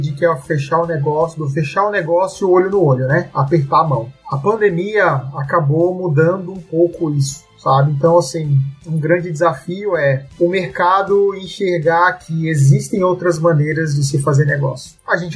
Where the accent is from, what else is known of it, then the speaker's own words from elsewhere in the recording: Cuiabá, Mato Grosso, Brazil; Eu venho de uma região de Mato Grosso, de Cuiabá, a gente começou lá, e a gente enxerga, eu vi tudo isso crescer, meu pai participou ativamente de tudo isso, né?